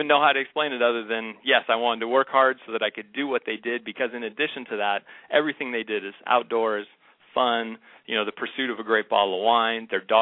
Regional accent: Sonoma, California, United States; I was born and raised in Sonoma, so certainly being in the area

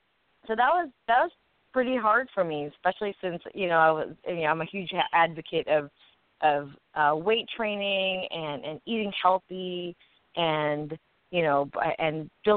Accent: Philippines; Because I'm Filipino, and in a lot of Asian cultures, bodybuilding alone isn't a very embraced sport.

